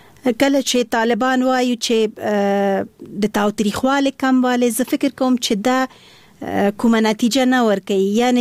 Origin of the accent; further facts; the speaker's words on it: Kabul, Afghanistan; born there; زه د اصلا پلار مې د خوست ده، مور مې د پکتیا ده، او زه په خپله کابل کې زیږیدلی یم خو په هر صورت د خوست تیل کیږم.